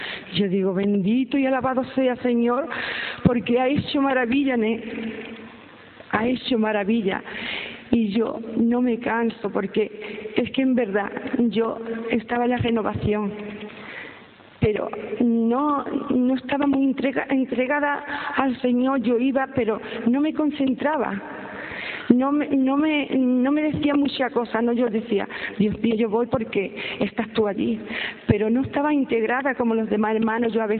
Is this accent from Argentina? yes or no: no; Barcelona, Catalonia, Spain; yo soy de Barcelona